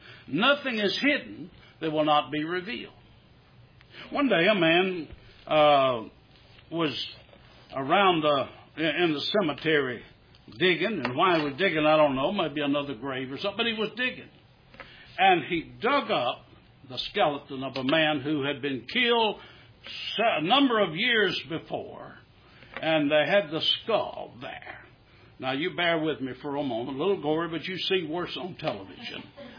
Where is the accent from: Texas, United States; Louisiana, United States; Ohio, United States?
Louisiana, United States; born there; My mother said I was born in Caldwell Parish.